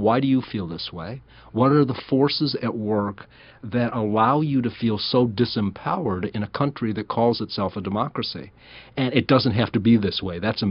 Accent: Ohio, United States; most notably in my home state of Ohio

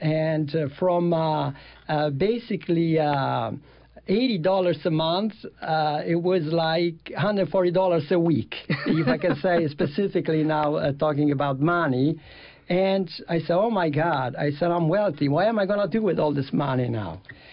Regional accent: Italy; moved away as an adult; also born or lived in Switzerland; As I was then growing up in Italy and I had a job, I seen that economically, I couldn't really achieve very much

